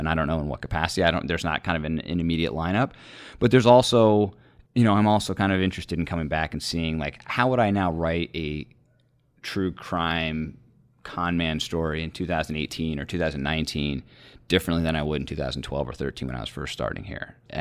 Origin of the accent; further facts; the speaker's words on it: Virginia, United States; now in Washington, United States; I grew up in Northern Virginia, and I went to grad school in Washington, and my wife and I have lived in Washington since 2002